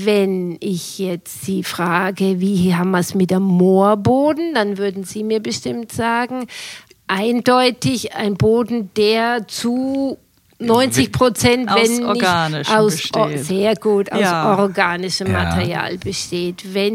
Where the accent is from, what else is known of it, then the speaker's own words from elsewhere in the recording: Bavaria, Germany; moved away as an adult; now in Göttingen, Germany; Also hier in Göttingen seit 18,5 Jahren, aber ich komme ja aus Bayern. Was man unter Umständen hören wird.